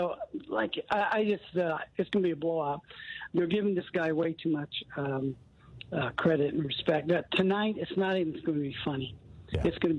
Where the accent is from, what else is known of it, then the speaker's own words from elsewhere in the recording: Hawaii, United States; born there; And I'm a Hawaiian by birth. I'm 70 years old.